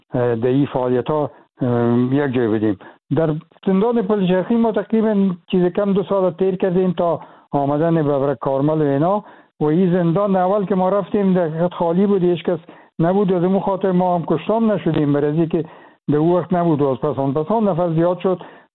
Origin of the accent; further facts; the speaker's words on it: Afghanistan; moved away; من از افغانستان چون بر آمدیم